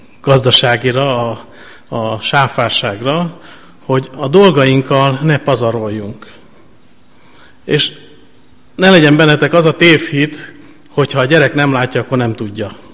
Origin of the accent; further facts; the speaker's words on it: Tarpa, Szabolcs-Szatmár-Bereg, Hungary; amikor én tarpai vagyok egyébként, onnan ott születtem, illetve Vásárosnaményben, de ez most nem lényeges. Lényeg az, hogy vidéki gyerek voltam